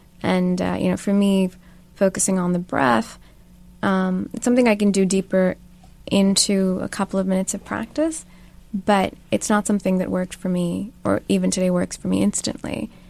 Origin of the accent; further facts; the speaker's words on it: Pakistan; So I grew up in Pakistan, as you know, and was born into a pretty modest, self-made, traditional family.